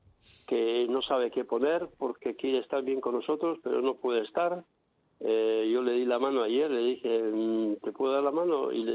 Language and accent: Spanish; Basque Country, Spain; born there; empezando desde el País Vasco, que es mi tierra, o donde nací yo.